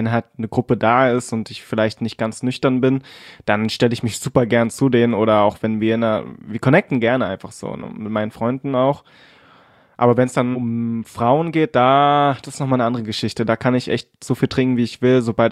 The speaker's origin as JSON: {"language": "German", "town": "Cottbus", "region": "Brandenburg", "country": "Germany", "tie": "born or raised there", "said": "Und dementsprechend sind meine Geschwister und ich, wir sind alle hier aufgewachsen in Cottbus und sind ziemlich deutsch, also ich zumindest."}